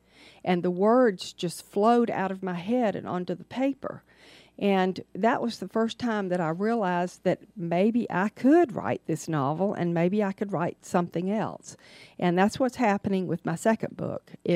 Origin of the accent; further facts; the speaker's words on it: Atlanta, Georgia, United States; I was born in Atlanta in the late 1940s, really long time ago, at Crawford Long Hospital